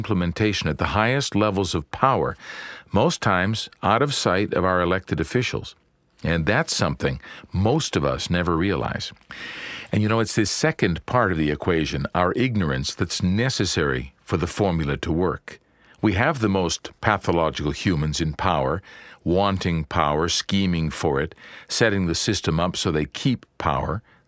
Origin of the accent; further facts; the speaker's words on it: Canada; It's much higher in Canada, I imagine, my home country.